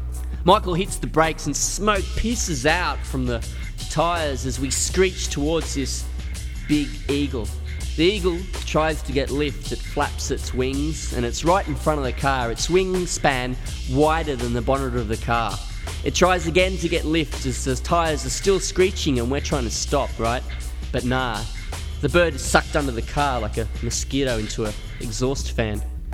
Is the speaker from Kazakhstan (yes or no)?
no; Canberra, Australian Capital Territory, Australia; I grew up in Canberra. We grew up in Canberra, where the city of cars, the city designed for cars, you know.